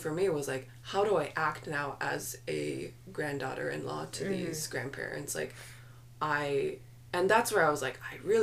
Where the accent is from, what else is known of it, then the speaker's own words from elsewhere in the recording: United States; because I'm American and it's not like I live in Korea